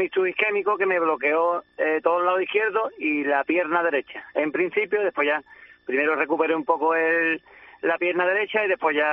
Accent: Ubrique, Andalusia, Spain; moved away as an adult; now in Alpandeire, Spain; Pues yo soy natural de Ubrique, pero vivo en Alpandaire desde hace ya más de 20 años

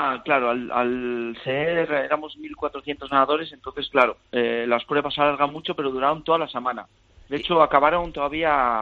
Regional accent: Navia, Asturias, Spain; Soy de Navia.

